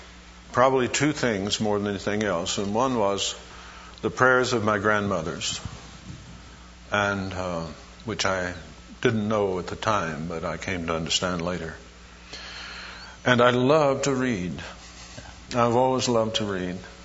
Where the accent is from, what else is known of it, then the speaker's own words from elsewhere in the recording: Buffalo, Missouri, United States; born there; I was born in Buffalo, Missouri, quite a while ago, 1935.